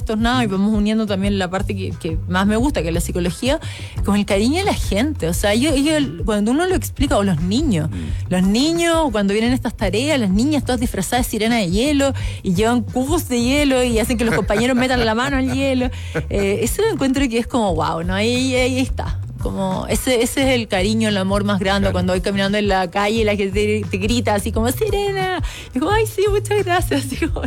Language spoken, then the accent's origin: Spanish; Chile